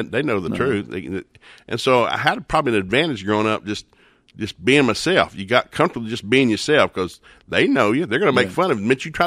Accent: Tennessee, United States; I grew up in East Tennessee in a country home.

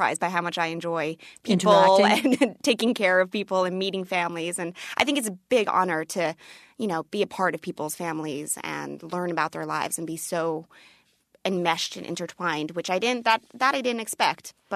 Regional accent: New York, United States; Sloan Kettering in New York, and I'm a New Yorker.

